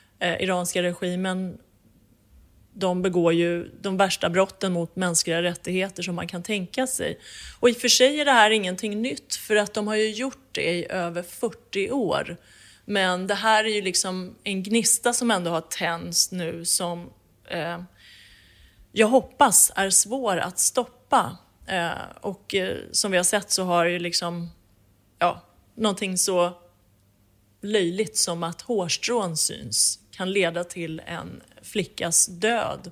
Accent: Iran; now in Sweden; det här är min plikt som iranier och som medmänniska att faktiskt vara en röst för dem som just nu inte har en röst

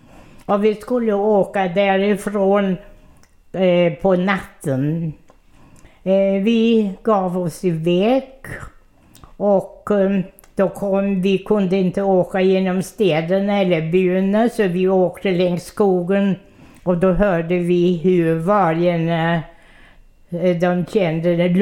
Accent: Odessa, Odessa Oblast, Ukraine; also born or lived in Russia; now in Sweden; Vi bodde i Odessa, det ligger i Ukraina. Min morfar hade ett hus mitt i stan och det hade plats för alla hans barn.

